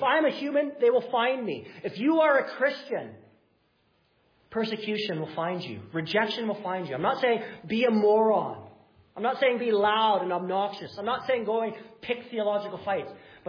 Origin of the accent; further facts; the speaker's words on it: Winnipeg, Manitoba, Canada; So I'm from Winnipeg, and there's big mosquitoes everywhere in Manitoba.